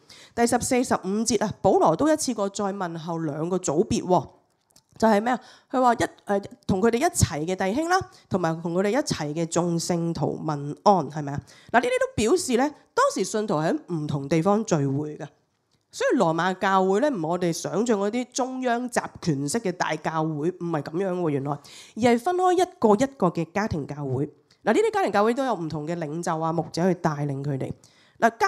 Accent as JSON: {"language": "Cantonese", "country": "Hong Kong", "said": "完全不符合我們香港人的經濟原則"}